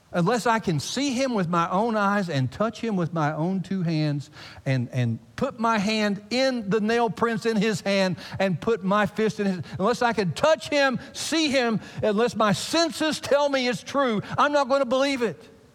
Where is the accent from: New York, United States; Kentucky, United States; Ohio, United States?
Kentucky, United States; You know, I'm from Kentucky, and I have great confidence in the ability of duct tape to do a lot of miraculous things.